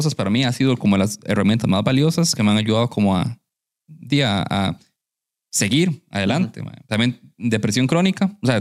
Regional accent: San Carlos, Alajuela, Costa Rica; yo soy de San Carlos, como te dije

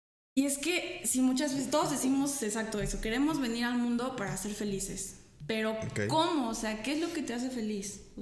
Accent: Mexico; Y a veces mucho como mexicanos criticamos eso.

